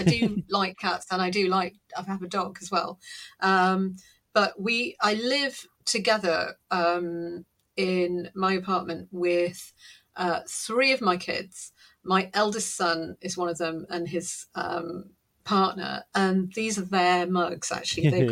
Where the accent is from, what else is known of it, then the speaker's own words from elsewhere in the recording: Northeast, United States; And Northeasterner, because I am, you know, I was brought up in the Northeast, all over the Northeast.